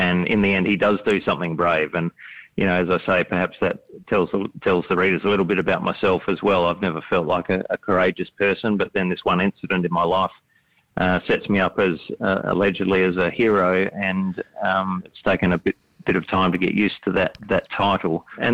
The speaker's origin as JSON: {"language": "English", "country": "Australia", "said": "once we became Australians of the Year in 2019"}